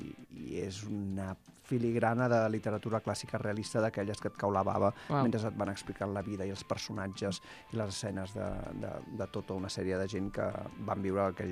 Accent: Barcelona, Catalonia, Spain; som barcelonins, i llavors l'E la diem així.

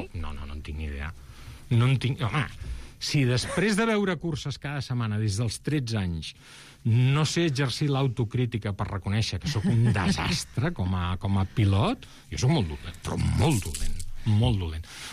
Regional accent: Barcelona, Catalonia, Spain; born there; jo que vaig néixer a Montjuïc

